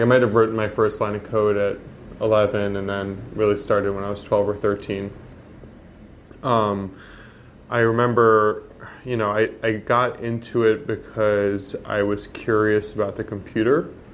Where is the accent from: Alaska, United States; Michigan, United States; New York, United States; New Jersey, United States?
New Jersey, United States; The catch is, you know, I grew up in Jersey, so you could only do it 6 months.